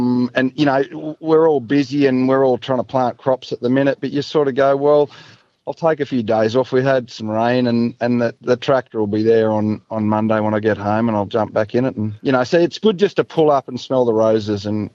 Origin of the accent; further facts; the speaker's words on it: Dunedoo, New South Wales, Australia; I'm from Dunedoo.